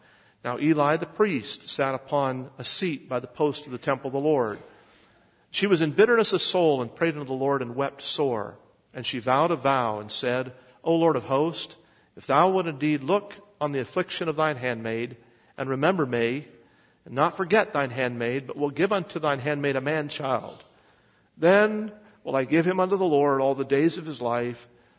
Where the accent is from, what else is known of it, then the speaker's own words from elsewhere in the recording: West Virginia, United States; I'm from West Virginia, and just about 20 miles from my childhood home is a little town called Grafton, West Virginia.